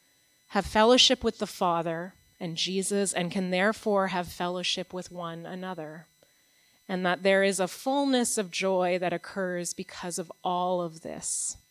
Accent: Toronto, Ontario, Canada; And just so you know a little bit about me, I was born here in Toronto at St. Michael's Hospital, grew up here, born and raised.

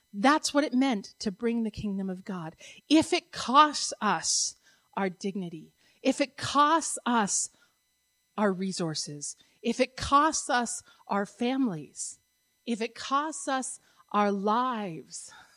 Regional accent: Canada; I've been thinking a lot about how intertwined my cultural experience as a Canadian is

